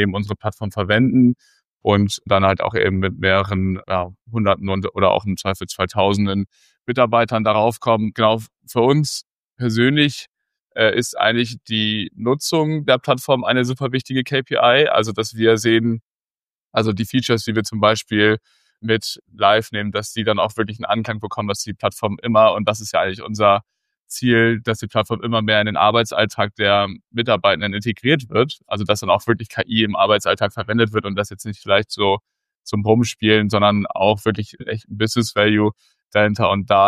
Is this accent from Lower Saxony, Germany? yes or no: no; Hamburg, Germany; born there; ich bin 25 Jahre alt und gebürtiger Hamburger